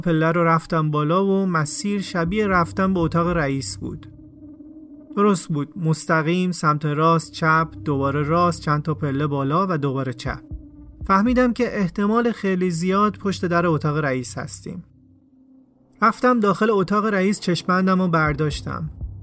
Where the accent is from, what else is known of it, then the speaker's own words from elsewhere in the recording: Iran; میتونست بفهمه که ما ایرانی هستیم و سوری نیستیم